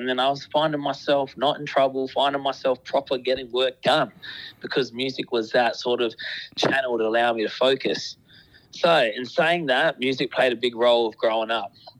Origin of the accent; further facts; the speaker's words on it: Darwin, Northern Territory, Australia; now in Adelaide, Australia; I'm from Darwin, Northern Territory, born and raised. Then went to boarding school in Adelaide for 7 years, and now I'm living in Adelaide. I'm a member of the Marinangu mob from Litchfield National Park up in NT